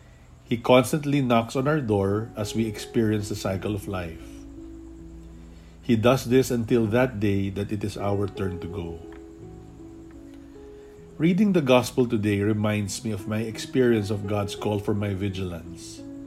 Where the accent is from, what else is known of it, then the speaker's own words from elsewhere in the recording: Quezon City, Metro Manila, Philippines; English is a second language; from Pansol, Quezon City, Philippines.